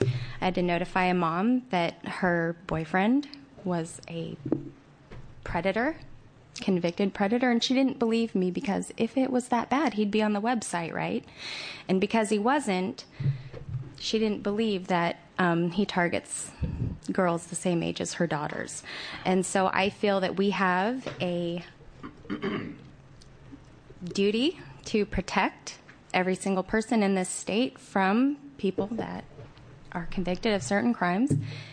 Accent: Gladstone, Oregon, United States; I'm from Gladstone, Oregon.

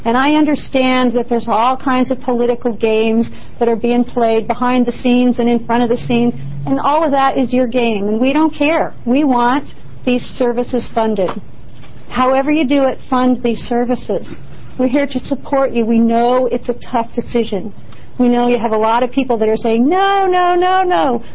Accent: Eugene, Oregon, United States; I'm from Eugene, Oregon.

